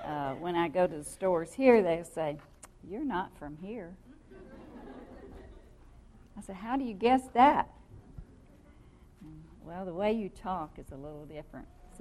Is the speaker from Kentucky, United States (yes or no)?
yes; Kentucky, United States; You know, I'm from Kentucky, so we have a strange accent.